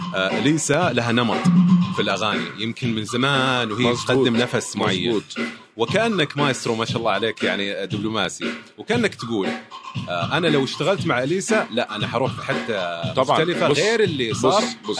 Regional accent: Saudi Arabia; مثل هذا الاحتفال اللي قاعد يصير عندنا في السعودية

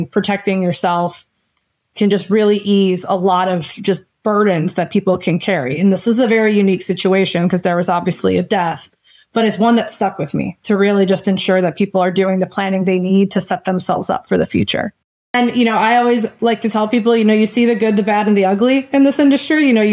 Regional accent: Midwest, United States; now in California, United States; I'm from the Midwest and did not want to go back to the cold weather.

